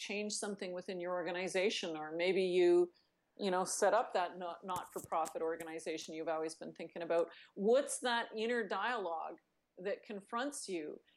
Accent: Canada; I'm from the Canadian equivalent of the backwoods, right? Like I, you know, I'm not only Canadian, but I grew up in the north

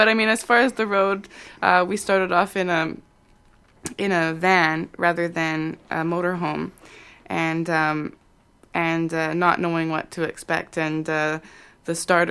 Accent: Saskatchewan, Canada; I'm from Saskatchewan

